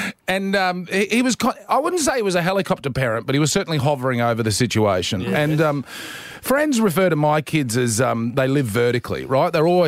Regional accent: Queensland, Australia; I'm actually a Queenslander.

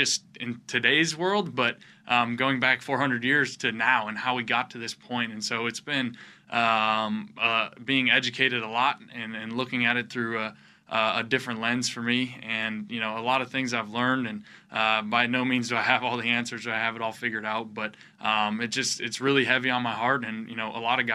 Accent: North Dakota, United States; growing up in North Dakota

